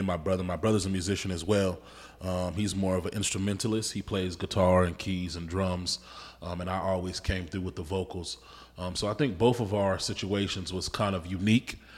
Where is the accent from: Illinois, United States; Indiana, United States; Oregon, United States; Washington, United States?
Oregon, United States; Portland; also born or lived in Brooklyn; I'm from Brooklyn, New York. My parents were both born in Haiti, and we moved to Portland, Oregon when I was three.